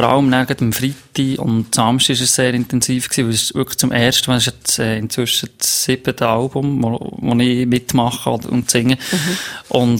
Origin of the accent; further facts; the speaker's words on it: Bern, Switzerland; Ich bin auf einem Bauernhof aufgewachsen im Emmental